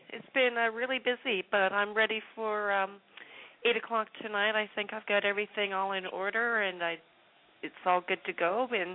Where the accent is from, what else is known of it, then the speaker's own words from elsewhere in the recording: Canada; People don't believe that I'm Canadian. I have people in the chat room that say, she's Canadian? Yep, born and raised there.